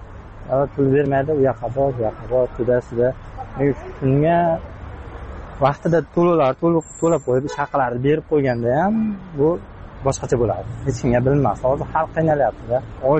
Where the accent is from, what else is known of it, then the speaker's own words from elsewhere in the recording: Kashkadarya Region, Uzbekistan; Biz o'zim Qashqadaryodanman.